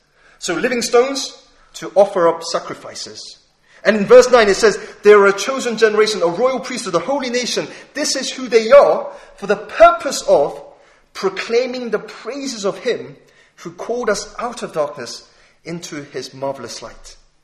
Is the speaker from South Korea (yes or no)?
yes; South Korea; now in United Kingdom; Unlike my Korean citizenship that I sadly had to give up. Koreans don't allow dual nationality, sadly.